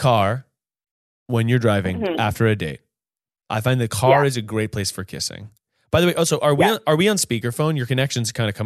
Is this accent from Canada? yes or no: no; North Carolina, United States; I grew up in North Carolina.